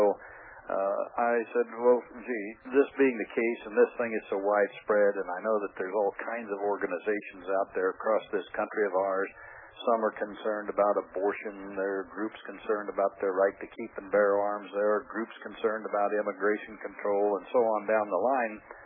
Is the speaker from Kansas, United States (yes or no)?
yes; Kansas, United States; Well, Bill, I'm from Kansas. Grew up here as a kid on a farm